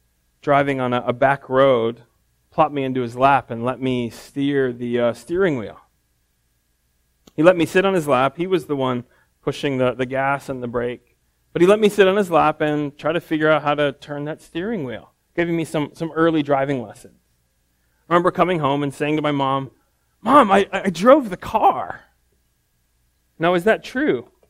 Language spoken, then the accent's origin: English; United States; Now, this surprises me as an American